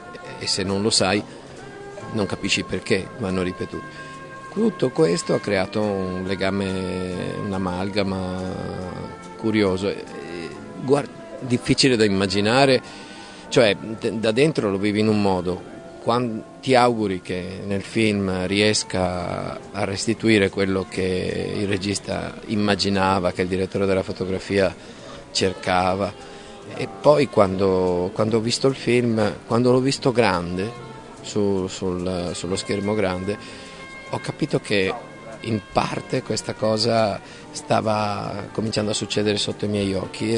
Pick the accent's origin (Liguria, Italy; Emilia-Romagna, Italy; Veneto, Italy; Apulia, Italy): Veneto, Italy; perché l'accento non è il tuo, anche se io sono veneto, quello è diverso dal mio